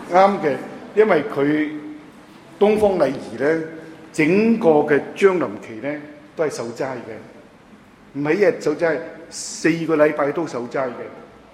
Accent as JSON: {"language": "Cantonese", "country": "Hong Kong", "said": "係我哋香港人去到咩？"}